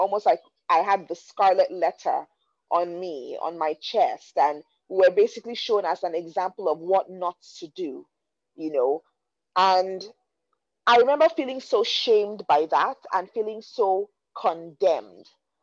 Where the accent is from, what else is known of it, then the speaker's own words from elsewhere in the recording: Nigeria; growing up in Nigeria, you know, and I'll give you guys a bit of a backstory. Like I've mentioned in the past, I grew up in a household where my parents went to church every Sunday, and they took us to church every single Sunday, Pentecostal, Christian, conservative